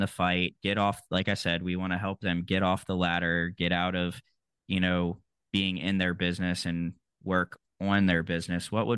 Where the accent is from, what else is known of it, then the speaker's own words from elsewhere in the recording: Emerald Isle, North Carolina, United States; I grew up in Emerald Isle, North Carolina, which is just north of Camp Lejeune.